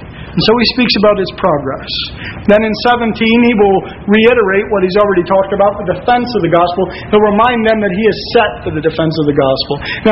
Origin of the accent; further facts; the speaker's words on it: United States; Forgive me, I'm an American.